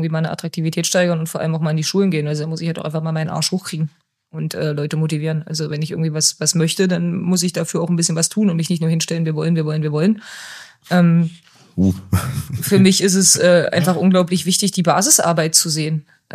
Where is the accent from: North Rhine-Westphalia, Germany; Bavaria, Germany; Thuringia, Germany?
North Rhine-Westphalia, Germany; Cologne; born there; ich bin als gebürtiger Kölner natürlich FC-Fan.